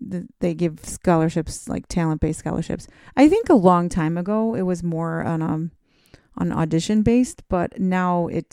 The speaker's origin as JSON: {"language": "English", "town": "Rochester", "region": "New York", "country": "United States", "tie": "born or raised there", "also_born_or_lived": "Boston / Los Angeles", "said": "I grew up in Rochester, but I spent my whole like young adult life more or less in Boston. So I think I was there for 10 years or 12 years on and off. I was in LA for 2 of those years, but I don't consider myself a California person at all."}